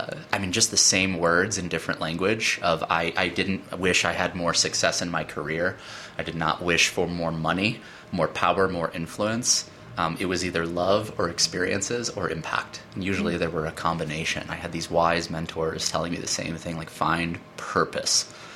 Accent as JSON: {"language": "English", "region": "Midwest", "country": "United States", "moved": "yes", "lives_now": "Idaho Springs, United States", "said": "You know, I'm originally from the Midwest, but have been in Colorado for about 10 years now."}